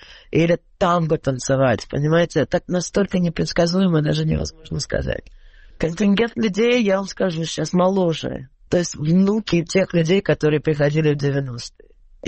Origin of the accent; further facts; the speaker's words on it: Saint Petersburg, Russia; у меня муж украинец из Одессы, я из Санкт-Петербурга, из Ленинграда.